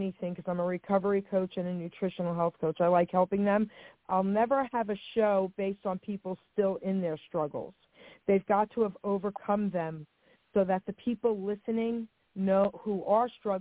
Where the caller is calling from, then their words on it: New Jersey, United States; I'm calling from New Jersey, and I just wanted to say hello to all three of you tonight.